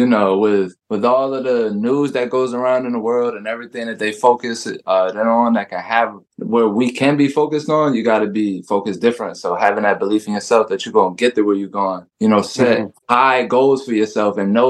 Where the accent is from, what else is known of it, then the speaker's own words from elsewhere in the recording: New Jersey, United States; I'm from Jersey.